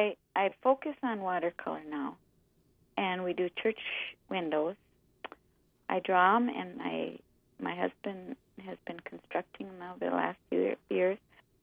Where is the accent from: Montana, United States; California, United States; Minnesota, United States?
Minnesota, United States; Goodrich; also born or lived in Thief River Falls; I was born in Thief River. I was raised in Goodrich. Rural Goodrich.